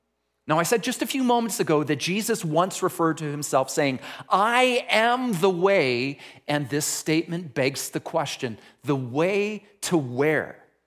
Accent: Surrey, British Columbia, Canada; I grew up in Surrey, at Surrey Alliance.

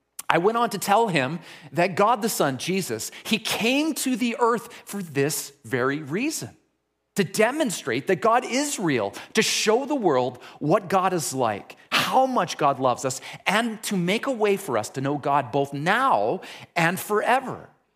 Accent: Surrey, British Columbia, Canada; I grew up in Surrey, at Surrey Alliance.

